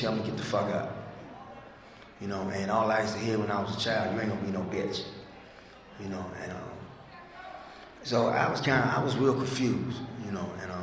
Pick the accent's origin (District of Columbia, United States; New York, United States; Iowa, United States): District of Columbia, United States; Washington; You know, I grew up in Washington, D.C., you know, and in a wonderful neighborhood.